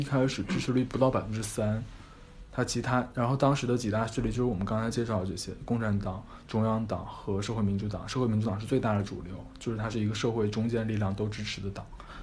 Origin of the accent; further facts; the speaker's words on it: China; 就是我们中国人觉得很熟悉